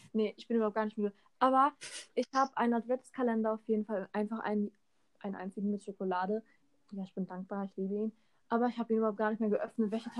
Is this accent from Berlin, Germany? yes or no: yes; Berlin, Germany; Ich bin Berliner, ja.